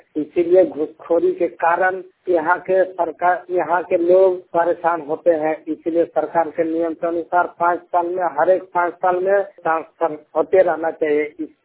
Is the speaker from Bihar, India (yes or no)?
no; Baghmara, Jharkhand, India; प्रखंड बागमारा, जिला धनबाद, झारखंड का निवासी हूँ।